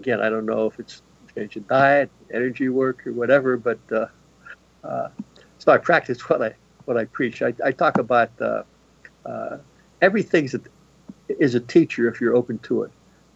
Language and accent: English; Pittsburgh, Pennsylvania, United States; I grew up in Pittsburgh. My parents smoked.